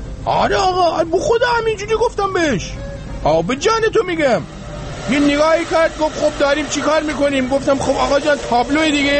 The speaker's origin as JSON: {"language": "Persian", "town": "Rasht", "region": "Gilan", "country": "Iran", "said": "منم آرایشگرم، منم رشتیم، منم سلمانی اینجا دارم."}